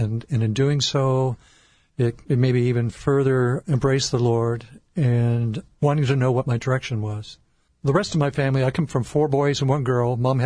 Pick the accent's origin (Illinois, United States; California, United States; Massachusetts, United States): California, United States; Whittier; I was 6 years old, and I was raised basically in Catholic education at St. Bruno's in Whittier, California.